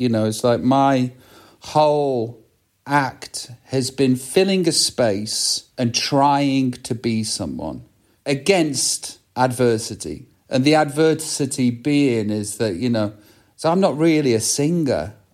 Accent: England, United Kingdom; as Middle England, because I'm from Middle England. That's where I'm from.

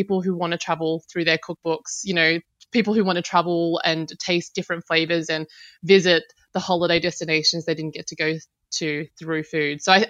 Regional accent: Sydney, New South Wales, Australia; I grew up in Sydney. My dad's mother came to live with us when we were little. And my access to Indonesian culture was through Indonesian food

